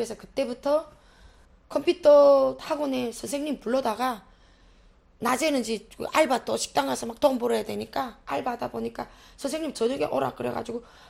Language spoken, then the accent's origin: Korean; North Korea; now in South Korea; 이제 와서 북한에서 왔다고 강의를 하세요 하는데